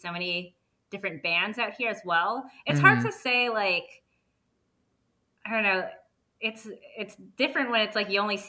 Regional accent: San Francisco, California, United States; moved away; also born or lived in Daly City; Born and raised in San Francisco. And then when I started high school, my parents moved to a small suburb south of San Francisco called Daly City.

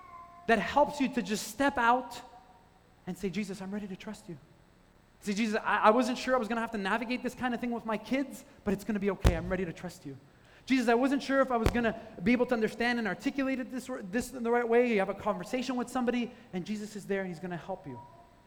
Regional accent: Quebec, Canada; growing up in Quebec, this is something that for most people, like, never be possible.

